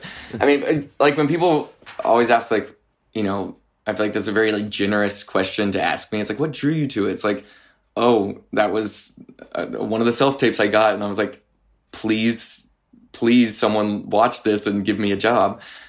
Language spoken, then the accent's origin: English; Arkansas, United States; because that was just kind of like what I was exposed to like growing up in Arkansas.